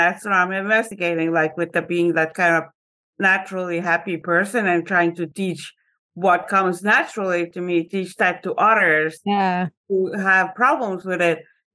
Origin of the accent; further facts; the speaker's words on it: Estonia; English is a second language; now in United States; I grew up in the Soviet Union when I was born. So when I was born, Estonia was still part of the Soviet Union.